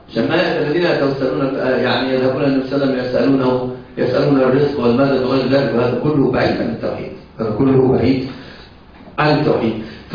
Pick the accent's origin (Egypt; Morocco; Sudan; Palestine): Egypt; ولكن الفضل عندنا في مصر مثلا ايش يقال ايه؟